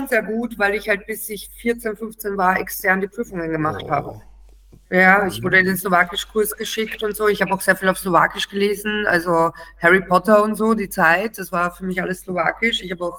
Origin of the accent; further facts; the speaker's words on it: Kyiv Oblast, Ukraine; Wir sind in der Nähe von Tschernobyl nämlich aufgewachsen